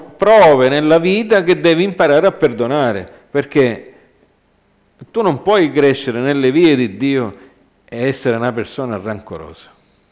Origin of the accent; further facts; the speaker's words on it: United States; quando io sono cresciuto in America